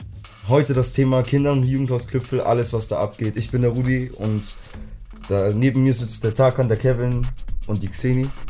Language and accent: German; Schoppershof, Bavaria, Germany; Ich bin in Schoppershof groß geworden und kannte da noch nicht so wirklich viele Leute. Also ich bin in Mögeldorf auf die Schule gegangen